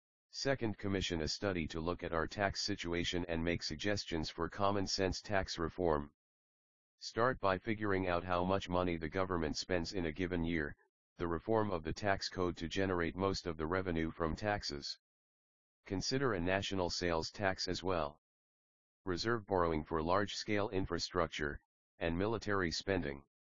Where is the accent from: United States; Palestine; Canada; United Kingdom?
United States; Berkeley, California; I grew up in Berkeley, went to college at the University of the Pacific and graduated from the University of Washington